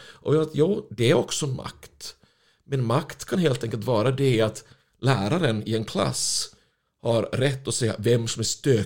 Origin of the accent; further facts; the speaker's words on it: Finland; Jag är ju finländare ursprungligen.